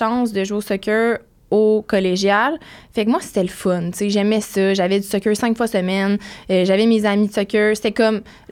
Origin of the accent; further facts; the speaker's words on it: Saint-Jérôme, Quebec, Canada; Moi, en fait, je suis une fille de Saint-Jérôme. Je viens de Saint-Jérôme.